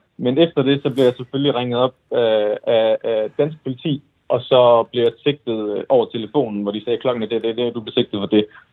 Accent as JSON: {"language": "Danish", "country": "Iraq", "said": "Det var der, jeg svarede, jeg er fra Irak."}